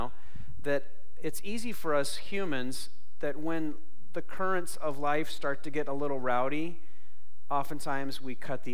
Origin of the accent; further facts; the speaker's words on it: Portland, Oregon, United States; I grew up in the Northwest. I'm an Oregon boy. I was born in Kirkland, Washington, raised in the greater Portland area.